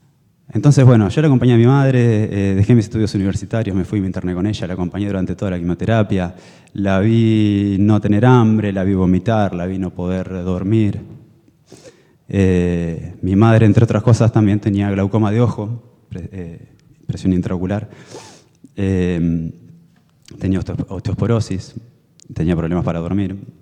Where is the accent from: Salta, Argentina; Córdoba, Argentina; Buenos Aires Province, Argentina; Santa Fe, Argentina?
Buenos Aires Province, Argentina; Coronel Suárez; now in Bahía Blanca, Argentina; Yo soy nacido en Coronel Suárez, un pueblito acá cercano, para el lado de La Madrid. Mi madre también era de ahí, yo vine aquí en la etapa universitaria.